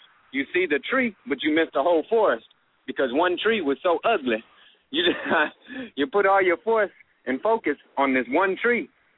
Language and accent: English; Benton Harbor, Michigan, United States; I remember growing up in Benton Harbor, Michigan, and it was so beautiful.